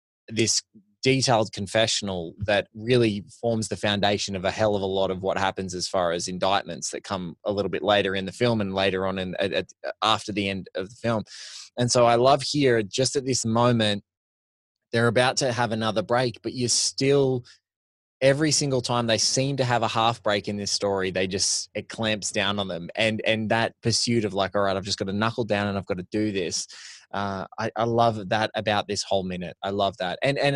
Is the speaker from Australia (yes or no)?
yes; Australia; And I was walking through it as an Australian, like in Singapore airport, waiting to get my connecting flight to come back home.